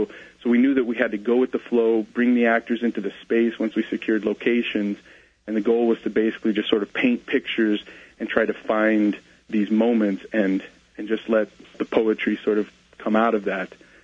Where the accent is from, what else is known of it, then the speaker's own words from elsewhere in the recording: New Hampshire, United States; starting in the Northeast, where we filmed it, we're from New Hampshire